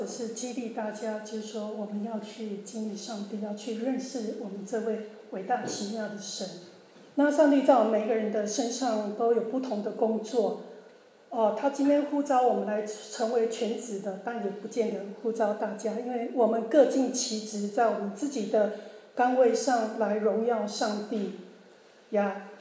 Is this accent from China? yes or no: no; southern Taiwan, Taiwan; moved away as an adult; 我也是从台湾来的，但是董姐是住北部，我住南部，两个还差蛮远的。那我大概就是八月份来的，八月份搬到Y M